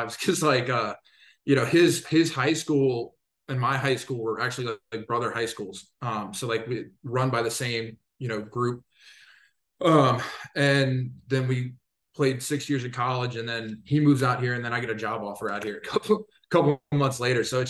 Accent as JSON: {"language": "English", "region": "Louisiana", "country": "United States", "said": "Pelicans. I'm from New Orleans. Well, not directly from New Orleans, but right around New Orleans. Grew up a fan."}